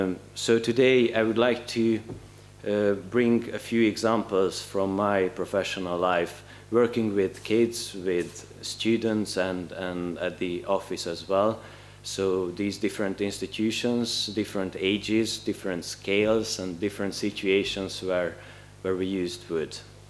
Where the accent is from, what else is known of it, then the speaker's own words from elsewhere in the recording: Hungary; English is a second language; moved away; I'm coming from Hungary